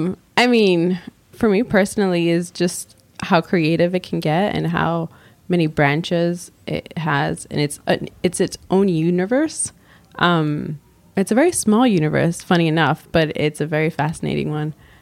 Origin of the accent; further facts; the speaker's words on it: New York City, New York, United States; So born and raised in New York City. My both parents are Dominican, so they came to America when my mom was about 20.